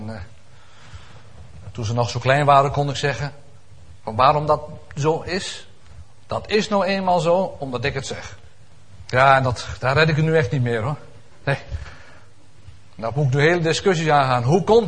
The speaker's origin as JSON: {"language": "Dutch", "town": "Elburg", "region": "Gelderland", "country": "Netherlands", "said": "Ik kom maar uit Elburg, dus hout, hooi en strooi."}